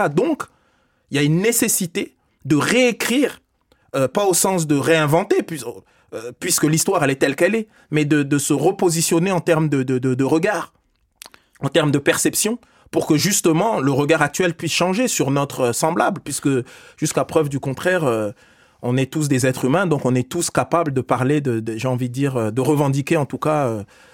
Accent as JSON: {"language": "French", "town": "Strasbourg", "region": "Grand Est", "country": "France", "tie": "born or raised there", "also_born_or_lived": "Paris", "said": "moi, mes racines, elles sont africaines, congolaises. Elles sont 100% africaines et 100% congolaises. Je suis né à Paris, j'ai grandi à Strasbourg. Mes fruits sont 100% français, 100% européens."}